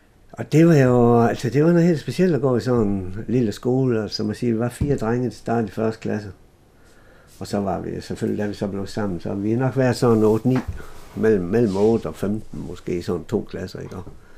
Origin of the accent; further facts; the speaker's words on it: Ender, Central Denmark Region, Denmark; Men efter jeg så selvfølgelig havde min barndom der i Ender